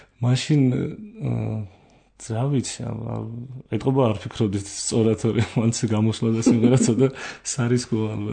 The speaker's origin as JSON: {"language": "Georgian", "town": "Martvili", "region": "Samegrelo-Zemo Svaneti", "country": "Georgia", "tie": "born or raised there", "said": "მე მოვდივარ მარტვილიდან დავიბადე მარტვილში."}